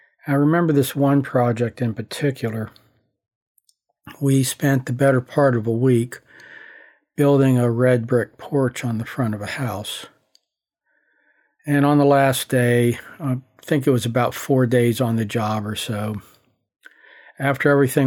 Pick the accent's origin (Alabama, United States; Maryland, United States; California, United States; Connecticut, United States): Maryland, United States; Baltimore; And I was up in my hometown of Baltimore one time.